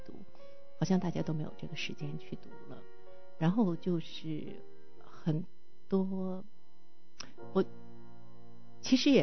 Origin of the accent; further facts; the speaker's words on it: China; 我觉得因为我们中国人的语言真的是很丰富很丰富